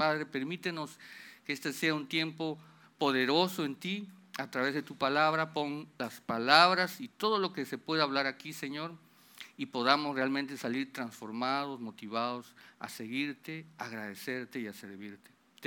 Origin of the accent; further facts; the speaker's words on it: Lima, Peru; estando allá en mi tierra, en Lima, en mi ciudad, en mi casa que me vio crecer.